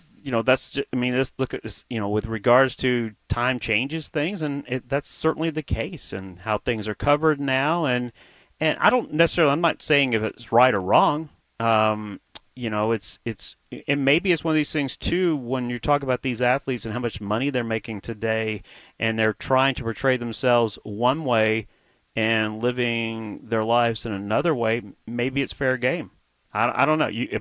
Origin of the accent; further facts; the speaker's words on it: Alabama, United States; as a poor kid growing up in Alabama, if you told me back then I would be able to spend time in Europe and Iceland and Mexico